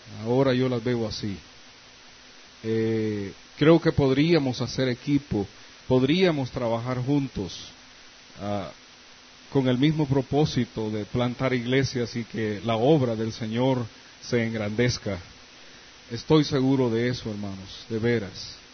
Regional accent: Campamento, Olancho, Honduras; en Olancho, en campamento en mi pueblo

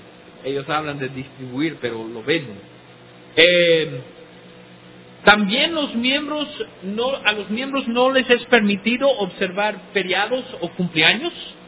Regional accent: United States; especialmente en mi país, en los Estados Unidos

